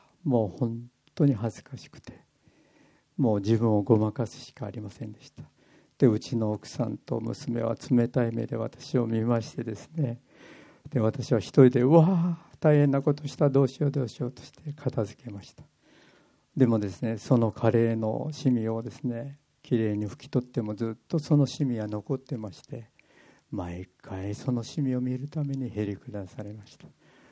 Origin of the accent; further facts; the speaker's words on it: Kyushu, Japan; 私は九州男児であんまり家事を手伝わないものでしたけれども